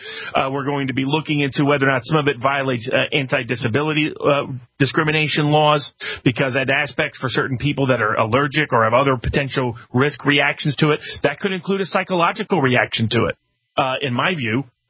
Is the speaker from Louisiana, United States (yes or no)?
no; Chattanooga, Tennessee, United States; I mean, my hometown in Chattanooga, a nurse took it and fainted a little bit long there